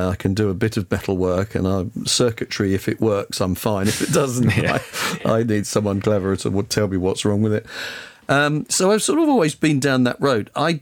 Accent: East of England, United Kingdom; I then moved into, got in touch with Hospital Radio Ipswich. So I'm from Suffolk.

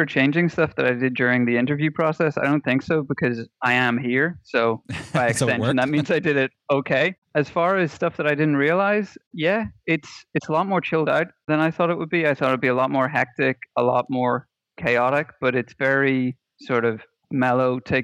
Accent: Northern Ireland, United Kingdom; I'm from Northern Ireland, which is an extension of the UK.

